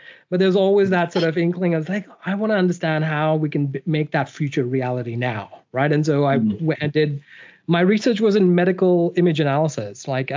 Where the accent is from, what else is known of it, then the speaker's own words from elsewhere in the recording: Sydney, New South Wales, Australia; accent: muddled Australian and US; also born or lived in United States; I grew up in Sydney, but I spent about 12 years in the States. So my accent is going to sound very weird for the listeners and who's going to hear it.